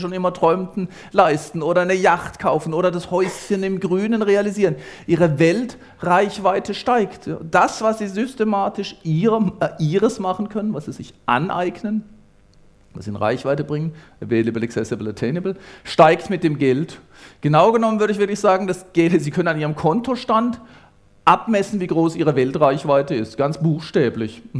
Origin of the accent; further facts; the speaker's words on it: Grafenhausen, Baden-Württemberg, Germany; born or raised there